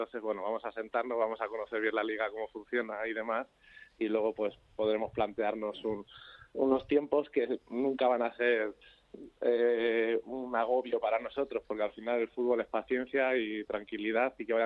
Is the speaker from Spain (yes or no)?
yes; Fuenlabrada, Community of Madrid, Spain; Sí, soy de Fuenlabrada.